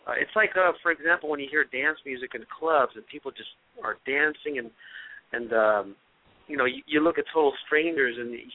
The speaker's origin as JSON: {"language": "English", "town": "San Francisco", "region": "California", "country": "United States", "tie": "born or raised there", "said": "me growing up in San Francisco, coming out from a poor family"}